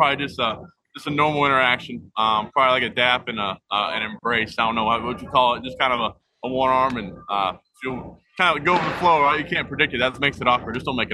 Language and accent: English; the South, United States; I know it's kind of offensive to chefs, but I grew up in the South a little bit.